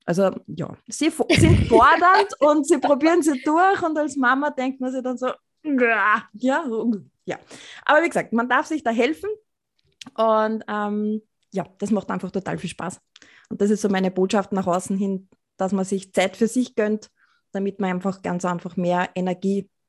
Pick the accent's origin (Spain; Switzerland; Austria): Austria; accent: Austrian dialect; Wie man es vielleicht vom Dialekt schon erkennt, ich komme aus Österreich.